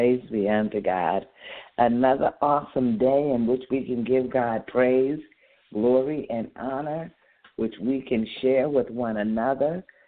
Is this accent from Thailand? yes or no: no; Wilkes-Barre, Pennsylvania, United States; We grew up together in Wilkes-Barre, Pennsylvania. Grew up together.